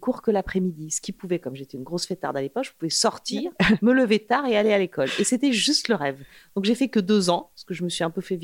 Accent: France; je suis française et je me sens française, mais je me sens surtout latine.

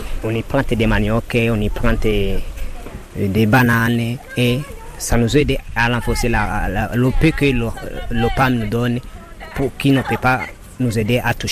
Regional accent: Burundi; moved away; Ça nous amène de la nostalgie de chez nous, mais comme nous sommes des réfugiés

